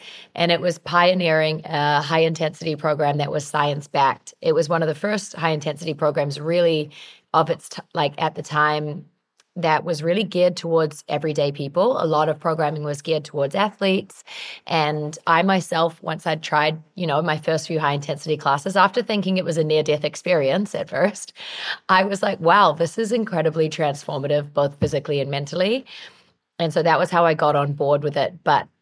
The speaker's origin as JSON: {"language": "English", "country": "New Zealand", "tie": "born or raised there", "said": "But I grew up in New Zealand, which is a very, very fit population and country in general."}